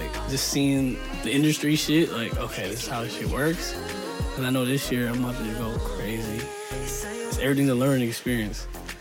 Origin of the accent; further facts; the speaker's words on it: Seattle, Washington, United States; we go out of town, we're from Seattle, it's like we're all one thing.